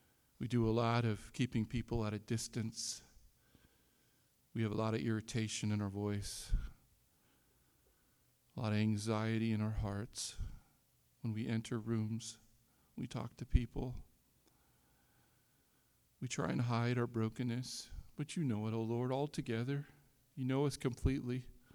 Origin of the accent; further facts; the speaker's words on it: Iowa, United States; I can say that, I'm from Iowa.